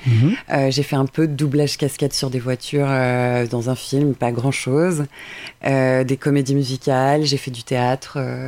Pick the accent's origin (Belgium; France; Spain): Spain; French is a second language; also born or lived in Switzerland; Alors, je suis espagnole.